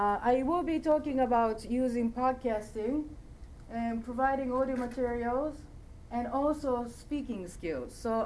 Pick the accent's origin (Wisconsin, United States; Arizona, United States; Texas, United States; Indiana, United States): Texas, United States; I am from Texas.